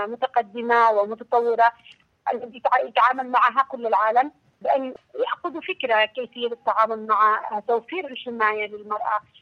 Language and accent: Arabic; Yemen; عندنا في اليمن